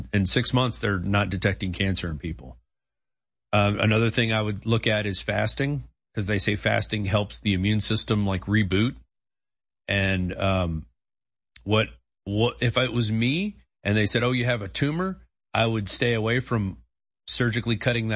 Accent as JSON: {"language": "English", "region": "Louisiana", "country": "United States", "said": "I'm Cajun."}